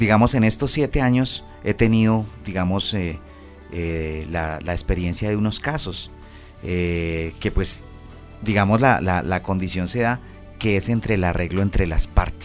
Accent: Colombia; nunca había tenido tanto reconocimiento en mi país, Colombia.

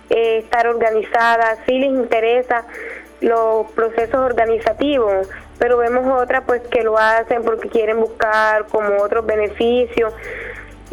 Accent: Córdoba, Colombia; mujeres berracas y echadas para adelante, porque así somos las mujeres del San Jorge.

